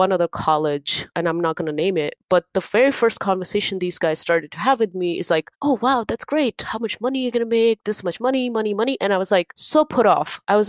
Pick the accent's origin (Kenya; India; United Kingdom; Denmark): India; moved away as an adult; now in United States; originally I'm from India. I grew up in India.